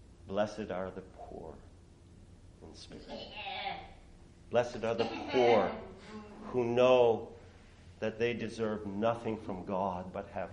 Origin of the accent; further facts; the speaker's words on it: the Maritimes, Canada; I come from the Maritimes, and I'll brag the Maritimes a little bit here in Canada.